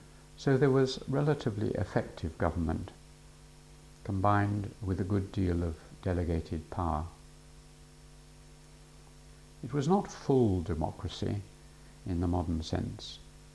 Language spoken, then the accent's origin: English; United States; There are things you cannot do to your fellow countrymen, at least as an American.